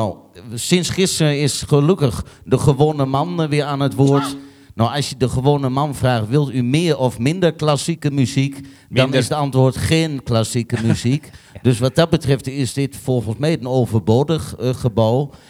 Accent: Balkbrug, Overijssel, Netherlands; Ik kom zelf uit Balkbrug.

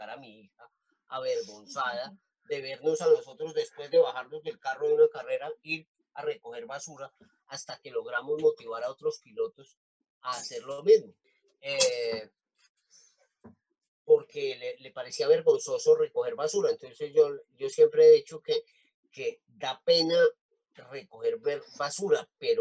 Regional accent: Colombia; incluso nosotros como colombianos, que no es que se diga que sea un modelo de cuidado ambiental, pues eso nos parece muy chocante porque en Colombia no se ve eso

